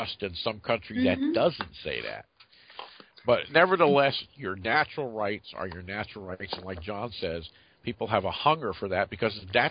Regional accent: United States; we were raised in American, us Americans

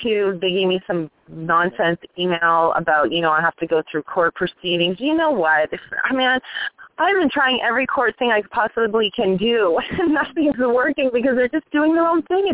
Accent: Toronto, Ontario, Canada; now in United States; plus I'm from Toronto, you know

